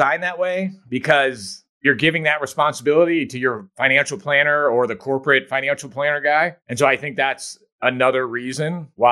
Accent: United States; And that's a great thing about being American. Like, we are the most creative

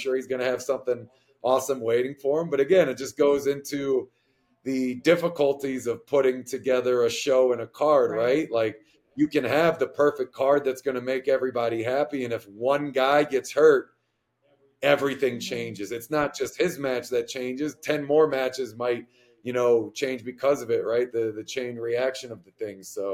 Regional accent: Washington, District of Columbia, United States; I mean, I'm from the Washington, D.C. area, so Jimmy Seafood has their big location over there in Baltimore.

